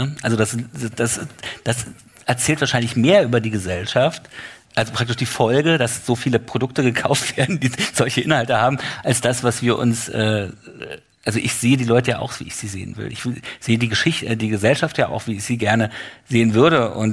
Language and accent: German; Berlin, Germany; Das geht dann auch wirklich in meine Heimat. Ich komme aus Berlin-Köpenick